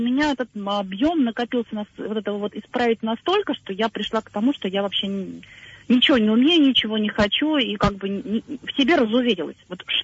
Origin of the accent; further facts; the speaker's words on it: Moscow, Russia; я из Москвы.